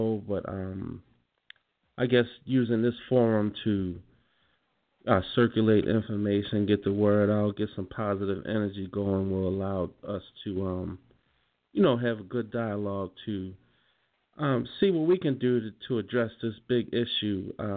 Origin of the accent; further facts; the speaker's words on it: Baltimore, Maryland, United States; my hometown of Baltimore, which is, we are really, really in desperate need of prayer for our city